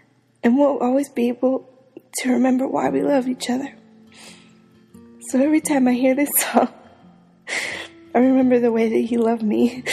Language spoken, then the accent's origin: English; Boise, Idaho, United States; from Boise, Idaho.